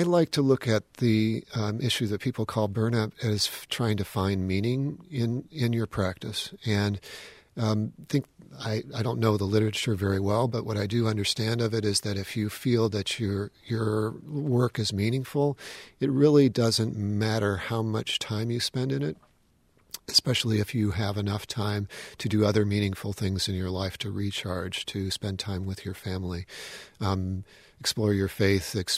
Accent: Milwaukee, Wisconsin, United States; And then my hometown of Milwaukee was also very attractive.

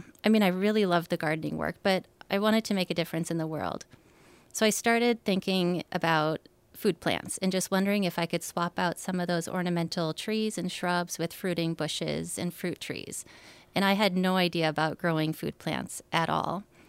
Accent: Wisconsin, United States; Here I am now, back in my home state of Wisconsin. I've been here about 8 years or so.

